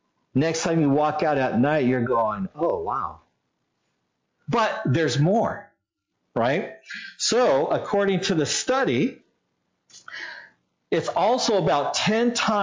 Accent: Australia; So in Australia, you see how I had an accent there because I'm Australian.

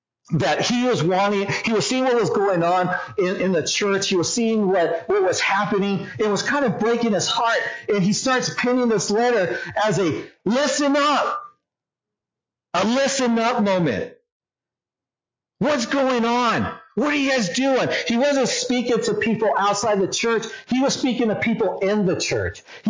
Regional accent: California, United States; I grew up in California. I love sports. I played baseball, basketball, hockey, in California.

